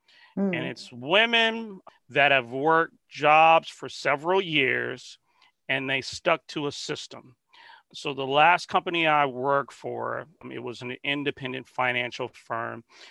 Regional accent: Compton, California, United States; although I grew up in Compton, California, my mom, she didn't allow me to go to school in the area just because I guess at that time the school systems weren't good.

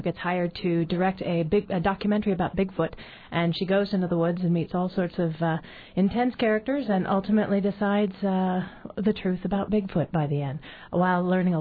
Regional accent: Indiana, United States; now in New York, United States; I'm from Indiana originally. I live in New York now.

